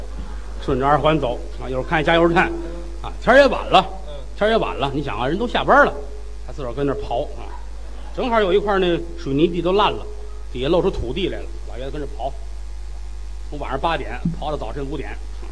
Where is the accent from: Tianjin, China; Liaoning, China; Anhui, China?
Tianjin, China; now in Beijing, China; 我们在天津的住家不远